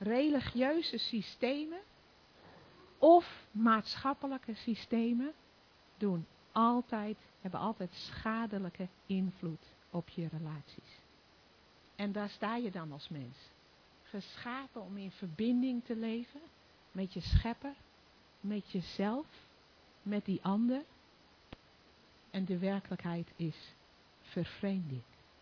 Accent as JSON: {"language": "Dutch", "town": "Amsterdam", "region": "North Holland", "country": "Netherlands", "said": "En dan moet ik even als Amsterdammer, begeef ik me op glad ijs."}